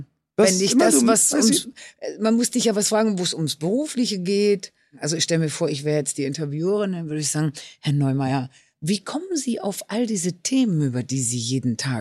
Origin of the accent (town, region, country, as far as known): Cologne, North Rhine-Westphalia, Germany; born there; now in Hamburg, Germany